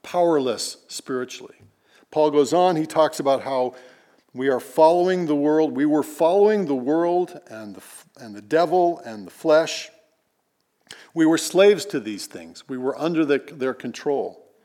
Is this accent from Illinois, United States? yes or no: no; Iowa, United States; Kasha is from Poland. I'm from Iowa.